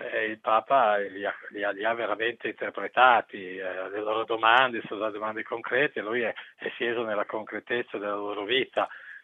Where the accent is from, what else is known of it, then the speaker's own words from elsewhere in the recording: Piedmont, Italy; siamo un po' riservati come piemontesi, insomma, siamo un po' riservati.